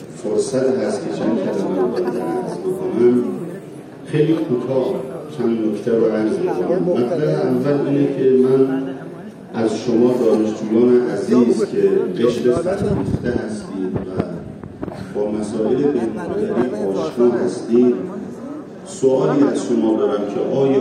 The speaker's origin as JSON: {"language": "Persian", "country": "Iran", "said": "حداقل سوال بنده به عنوان یک ایرانی که کم و بیش با مسائل دنیا آشنا هستم"}